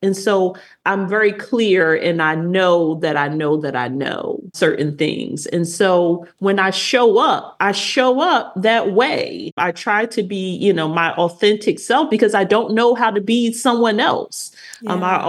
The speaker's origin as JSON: {"language": "English", "town": "Philadelphia", "region": "Pennsylvania", "country": "United States", "tie": "born or raised there", "said": "So I grew up in Philadelphia, and I don't shy away from sharing my life story. My mother had me when she was in high school in Philadelphia. And so we live with my grandmother."}